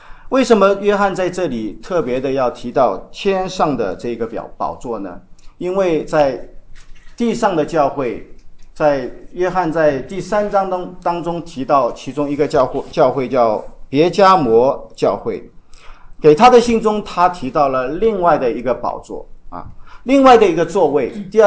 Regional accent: China; 我们在中国大陆成长起来的，我们在小的时候就有三观的教育啊

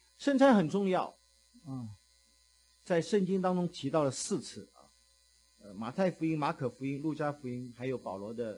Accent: China; 年夜饭对我们中国人非常，以前非常重要，我不知道现在啊，我们海外华人对年夜饭可能啊这个越来越淡薄

